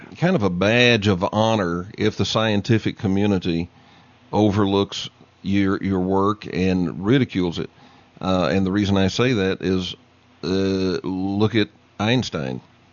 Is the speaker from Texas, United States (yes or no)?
yes; Texas, United States; Yeah. I'm from Texas, so I know where that is.